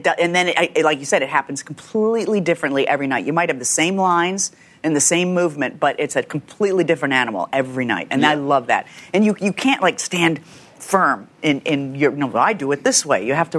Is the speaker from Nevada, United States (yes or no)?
no; Chicago, Illinois, United States; The south side of Chicago in a suburb.